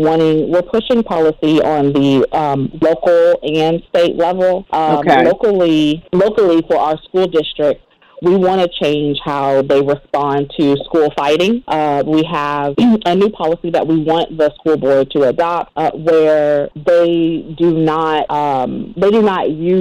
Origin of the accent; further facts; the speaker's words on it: Georgia, United States; Well, I grew up in this area. I'm from Canada, Georgia. I grew up in Gwinnett County, and I was one of the very fortunate ones.